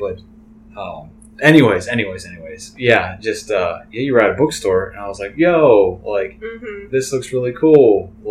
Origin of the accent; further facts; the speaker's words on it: Idaho, United States; oh, I'm from Idaho and I'm in the area.